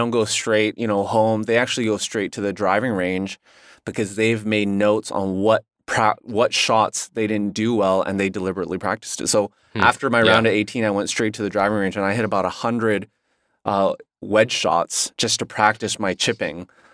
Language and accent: English; Canada; moved away as an adult; now in United States; So as a Canadian, you know, living in America for almost 2 years now.